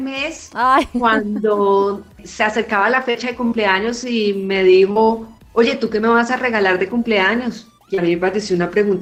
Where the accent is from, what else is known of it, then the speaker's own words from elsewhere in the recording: Bogotá, Colombia; Sí, soy bogotana y bogotana a morir.